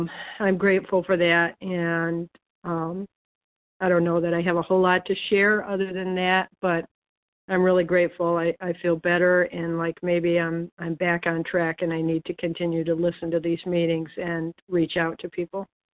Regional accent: Michigan, United States; I'm from Michigan.

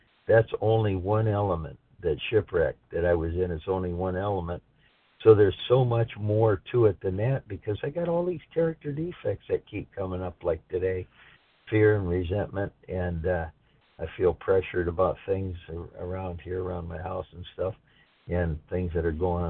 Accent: Florida, United States; I'm part of the regular crowd here and I'm from Florida.

